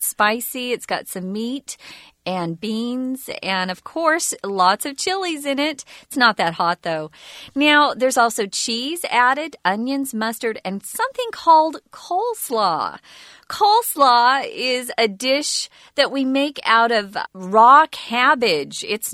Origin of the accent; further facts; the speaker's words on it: Arizona, United States; I'm from Arizona, and because we're so close to Mexico, we like spicy food more